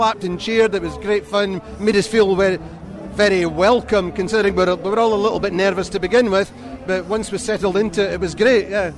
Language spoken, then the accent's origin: English; Glasgow, Scotland, United Kingdom; now in Dundee, United Kingdom; Yes, I'm originally from Glasgow, but I've lived in Dundee for years. I'm a Glasdonian.